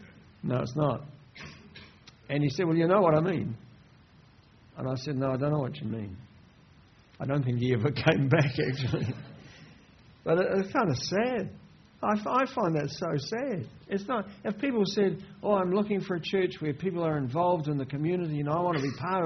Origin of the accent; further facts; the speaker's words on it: Wellington, New Zealand; And I grew up in Wellington.